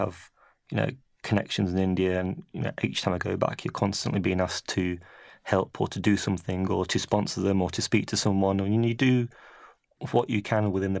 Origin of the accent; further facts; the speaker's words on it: England, United Kingdom; born there; I was born in England